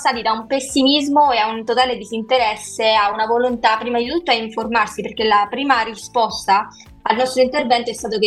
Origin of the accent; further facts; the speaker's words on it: Calabria, Italy; L'opinione comune dei ragazzi della mia terra, nei ragazzi calabresi, è effettivamente di disinteresse e di mancata convinzione